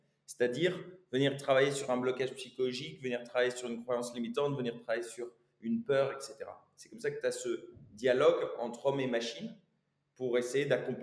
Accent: Beauvais, Hauts-de-France, France; moved away as an adult; also born or lived in Argentina / United Arab Emirates; donc j'ai 34 ans. Je viens de Beauvais. Dans le Nord, mon père est français, ma mère est égyptienne, sa famille italienne-libanaise.

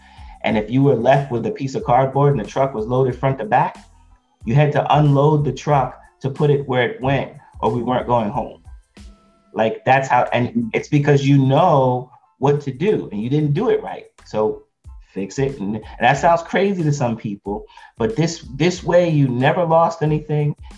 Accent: New York, United States; Now we were in Philadelphia. I'm from New York

